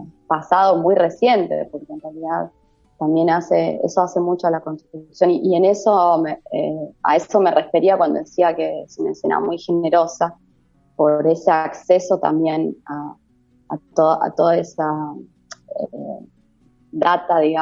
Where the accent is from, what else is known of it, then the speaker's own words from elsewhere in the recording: Mendoza, Argentina; moved away; se combinan muchas cosas en Mendoza, o sea, yo no me fui por un hartazgo, sino porque me sentía muy desmotivada, y si bien no dejé de hacer muestras allá